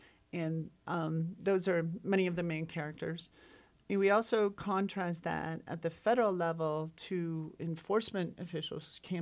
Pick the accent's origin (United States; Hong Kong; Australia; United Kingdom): United States; Montana; The one that I found the most interesting happened in my home state.